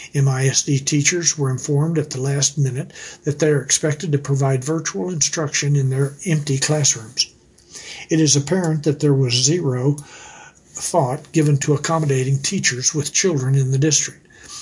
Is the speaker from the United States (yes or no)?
yes; Midland, Texas, United States; stopped to refuel in my hometown of Midland on the night of July 30.